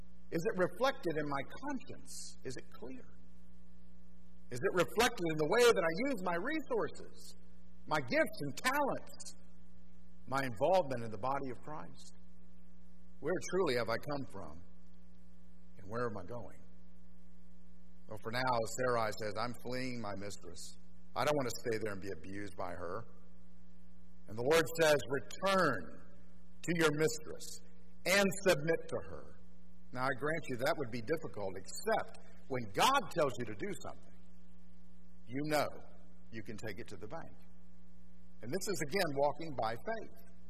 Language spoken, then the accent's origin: English; Miami, Florida, United States; born there; I was born in Miami and I'm heading to retirement, moving in that direction, one day death.